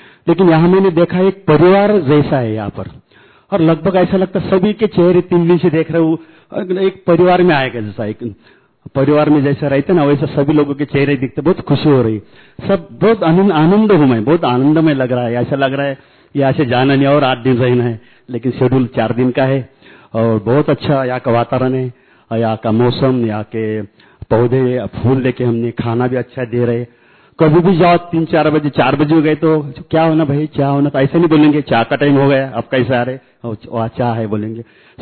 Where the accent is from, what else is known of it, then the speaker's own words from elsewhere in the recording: Shegaon, Maharashtra, India; मैं सेगा महाराष्ट्र से आया हूँ, श्री संत गजानन महाराज नगरी वहां से।